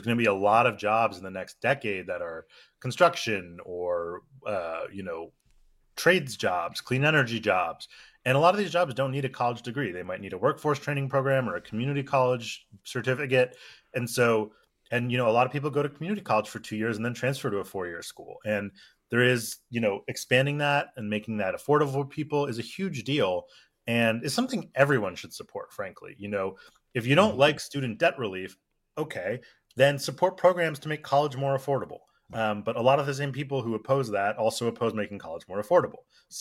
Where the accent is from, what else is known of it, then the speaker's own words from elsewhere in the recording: Philadelphia, Pennsylvania, United States; Where I grew up in Philadelphia, or right outside, there's huge issues with school infrastructure.